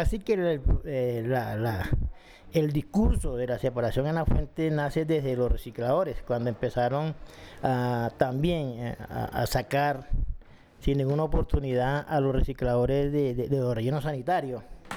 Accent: Barranquilla, Atlántico, Colombia; lo que vi en mi tierra y cercana de mi tierra, que es el área metropolitana de Barranquilla

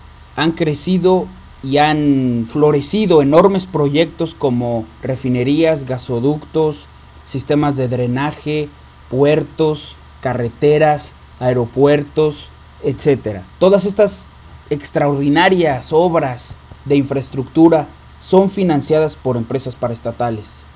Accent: Mexico; Hay de veras veces que uno como mexicano realmente no entiende cómo puede todavía existir algo que se llame México, ¿sí?

